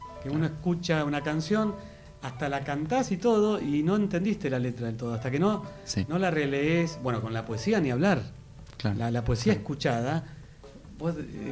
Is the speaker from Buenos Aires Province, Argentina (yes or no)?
yes; Pehuajó, Buenos Aires Province, Argentina; Los chimangos tienen mucho que ver con mi pueblo. El chimango es un ave rapaz, un ave de mucho vuelo. Cuando nosotros éramos chicos en el club de Pehuajó, que era el club de planeadores...